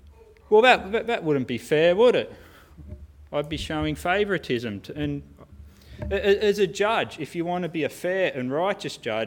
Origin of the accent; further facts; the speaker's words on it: Ingleburn, New South Wales, Australia; I grew up in Ingleburn, which by human standards isn't that much of an impressive place to grow up.